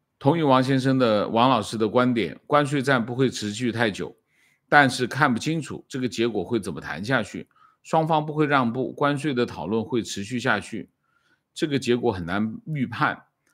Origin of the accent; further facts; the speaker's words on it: Malaysia; 我是马来西亚华人，